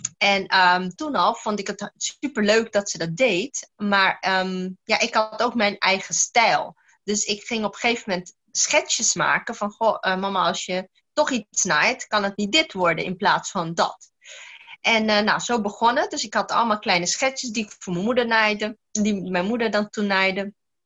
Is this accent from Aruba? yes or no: yes; Aruba; Ik ben geboren en getogen op Aruba.